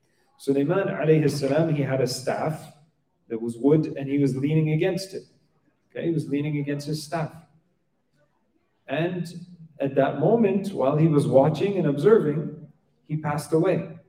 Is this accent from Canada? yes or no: yes; Montreal, Quebec, Canada; I remember when we were young, we came from Montreal.